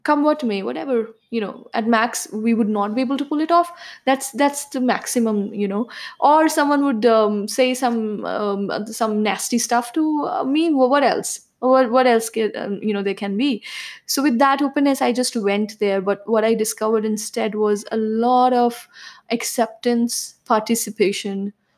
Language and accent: English; India; growing up in India as a woman